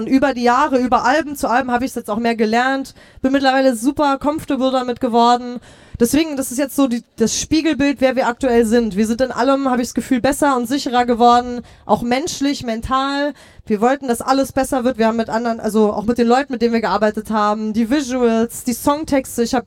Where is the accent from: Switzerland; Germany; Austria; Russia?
Germany; Berlin; ich bin Berlinerin, wir sind alle Berliner.